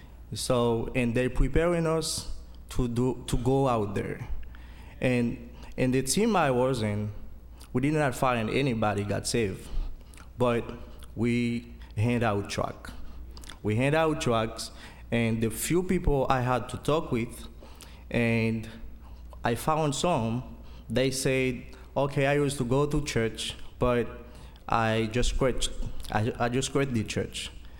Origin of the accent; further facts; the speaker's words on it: Haiti; English is a second language; First of all, I want to apologize for my accent because I'm from Haiti.